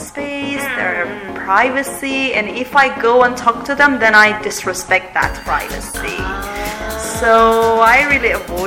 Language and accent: English; Iran; I'm from Iran.